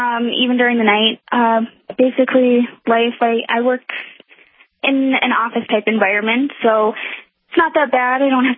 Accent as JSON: {"language": "English", "town": "Devils Lake", "region": "North Dakota", "country": "United States", "said": "I'm from Devil's Lake, North Dakota."}